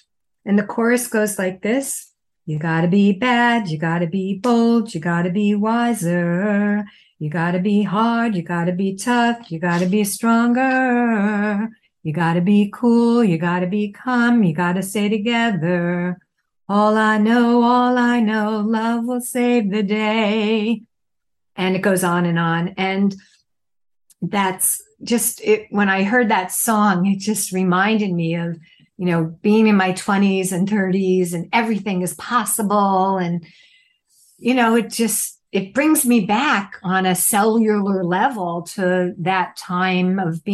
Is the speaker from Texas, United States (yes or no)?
no; New York, United States; I sat down beside him as he started to play … in honor of my hometown.